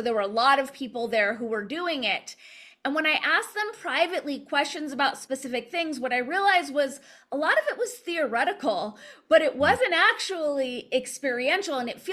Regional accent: Los Angeles, California, United States; I grew up in Los Angeles. So I think if you grew up in Los Angeles, I'll just speak for myself.

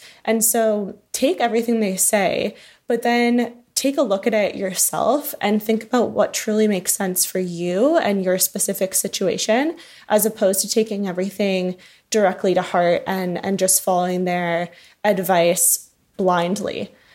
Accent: Connecticut, United States; I think that growing up in Connecticut, they place strong priority on seeking out internships, mentors, shadowings, and I really did take advantage of that.

